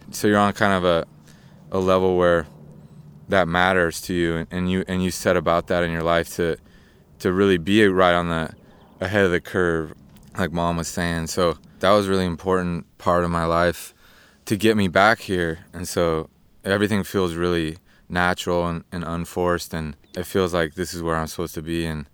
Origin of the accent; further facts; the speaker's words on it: Healdsburg, California, United States; I'm a farmer, really, fifth generation, because I'm from Healdsburg